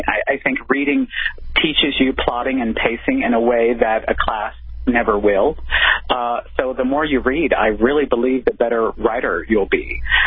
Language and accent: English; the South, United States; I grew up in the South, and I really love New Orleans.